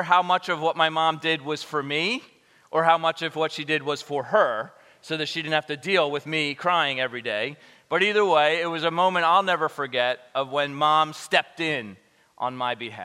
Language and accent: English; Thailand; I grew up in Thailand. My parents were missionaries there.